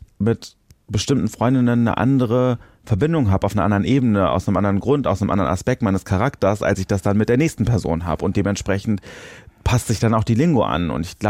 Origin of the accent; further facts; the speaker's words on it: Cologne, North Rhine-Westphalia, Germany; ich komme aus Köln, ich liebe Schimpfwörter